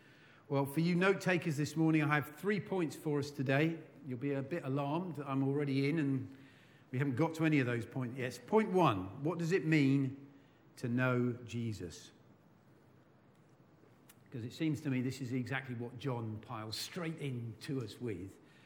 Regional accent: England, United Kingdom; actually have an Australian passport, as happened, but that didn't make me Australian either. I was as English as you like. I was no more Australian than Boris Johnson.

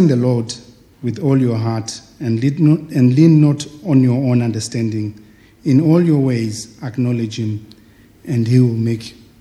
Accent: Zimbabwe; also born or lived in Botswana; now in Ireland; my family and I, we were living in Ireland for the last 11 years. Before that, we were in Botswana, and we're originally from Zimbabwe. We left Botswana in 2003.

